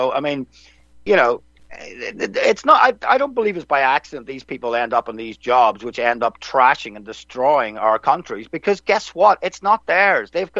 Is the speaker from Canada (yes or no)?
no; Ireland; I'm from Ireland. I've got English blood on my mother and my grandfather's side.